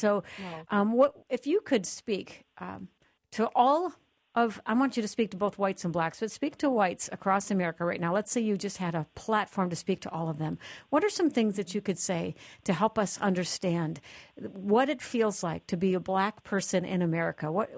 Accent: Minnesota, United States; some radio friends knew I was from the Twin Cities where this happened

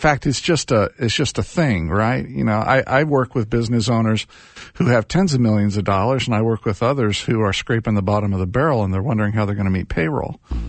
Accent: Indiana, United States; That is my home state. I'm a Hoosier boy. I grew up there.

